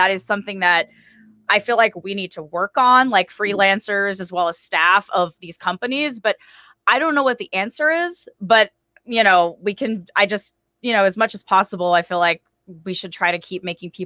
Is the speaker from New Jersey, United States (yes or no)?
no; Texas, United States; So I went to school again, like, as I said, I'm from Texas, born and raised, and I went to Texas A&M University.